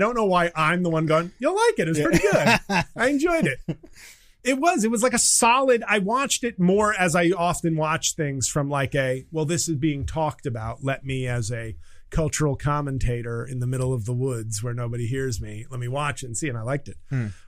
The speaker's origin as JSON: {"language": "English", "region": "New York", "country": "United States", "said": "And I'm from New York and I'm just blessing these people"}